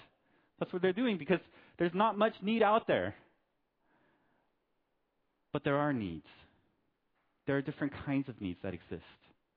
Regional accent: United States; I'm Korean-American. My parents are from Korea, but I was born in America, and I grew up in America.

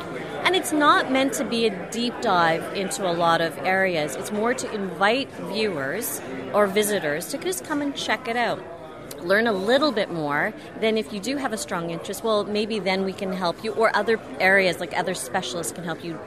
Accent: Victoria, British Columbia, Canada; Well, originally I grew up in Victoria.

